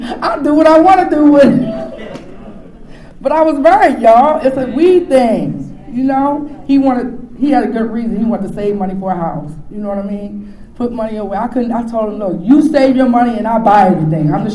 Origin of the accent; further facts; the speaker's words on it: Maryland, United States; Because I'm from Frederick County. And my own county didn't ask me.